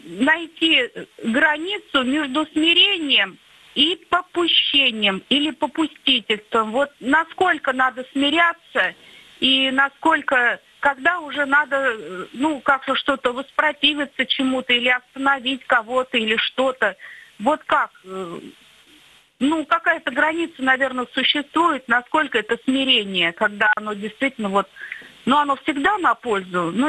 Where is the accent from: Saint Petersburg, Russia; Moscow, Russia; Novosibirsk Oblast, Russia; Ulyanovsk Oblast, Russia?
Saint Petersburg, Russia; я из Санкт-Петербурга.